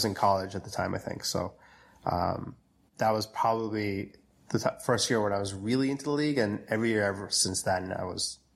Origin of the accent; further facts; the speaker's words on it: New Jersey, United States; we both play soccer growing up. And because of that, like, we grew up in Jersey, so went to a few MetroStars game